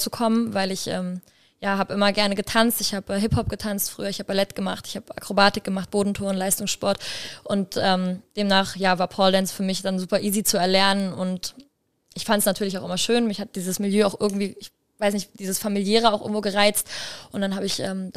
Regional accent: Greece; now in Germany; Ich bin sehr einfach in Griechenland groß geworden, also sehr, sehr einfach. Bei uns gab es nicht mal eine Waschmaschine oder sonstiges

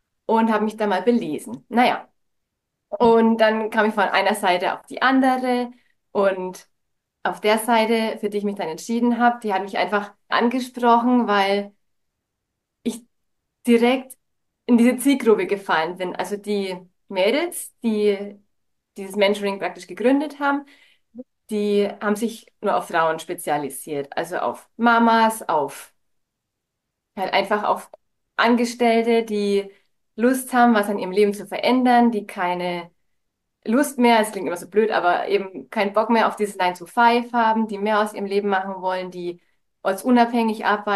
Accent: Bavaria, Germany; wir kommen aus Oberfranken, also in Bayern ganz oben sozusagen.

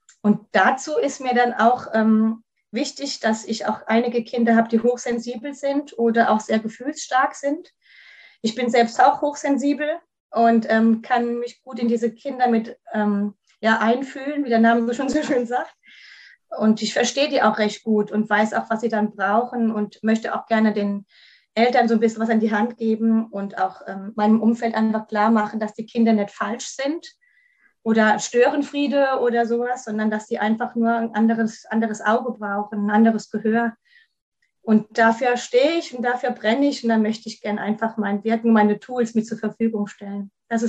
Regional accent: Kaiserslautern, Rhineland-Palatinate, Germany; ich komme aus Kaiserslautern

